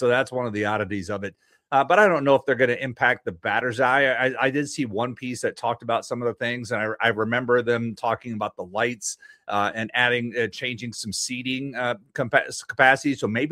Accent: Houston, Texas, United States; I grew up in Houston as a kid, as an Astros fan.

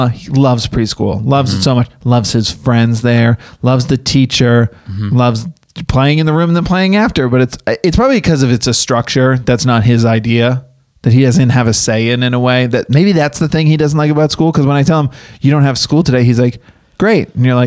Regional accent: Massachusetts, United States; I grew up in Massachusetts. I've lived in the snow.

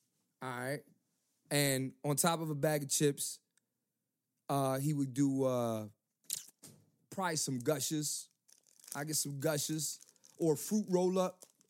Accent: Philadelphia, Pennsylvania, United States; I was born June 20th, 1987. I'm from Philly.

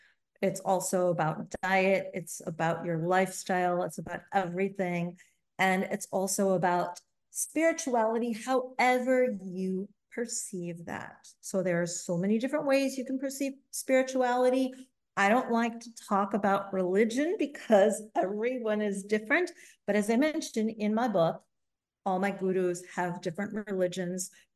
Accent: Chicago, Illinois, United States; I grew up in Chicago where I took public transportation

